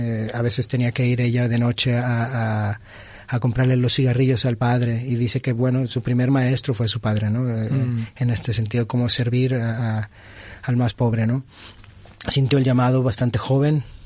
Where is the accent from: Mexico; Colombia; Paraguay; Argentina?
Mexico; now in Tarragona, Spain; soy de México.